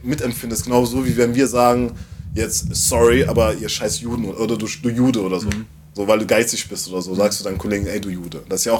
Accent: Waiblingen, Baden-Württemberg, Germany; born there; Ich bin in Weiblingen geboren, also hier von Stuttgart eigentlich. Meine Mom ist aus Iran und mein Vater ist aus Kongo. Quasi Schwarzer und Kanake in einem.

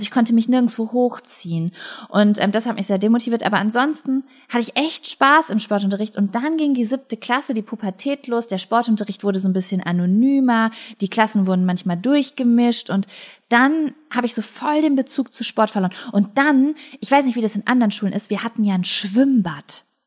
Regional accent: Lübbecke, North Rhine-Westphalia, Germany; Ich war ja in jedem Verein in und um Lübbecke, ne?

